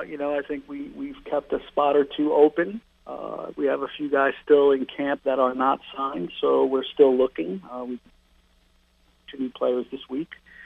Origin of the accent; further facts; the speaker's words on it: Northeast, United States; I'm used to it growing up in the Northeast, so it wasn't a big deal for me.